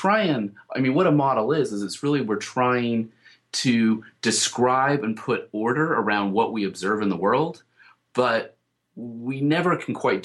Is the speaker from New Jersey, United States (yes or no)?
no; Colorado, United States; I personally like the Broncos. I grew up in Colorado, and so I root for them.